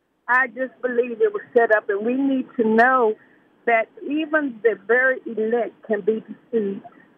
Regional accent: Lubbock, Texas, United States; I'm from Lubbock, Texas.

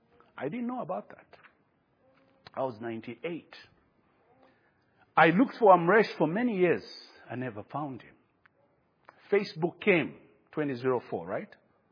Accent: Kafue, Lusaka Province, Zambia; We grew up in Kafue.

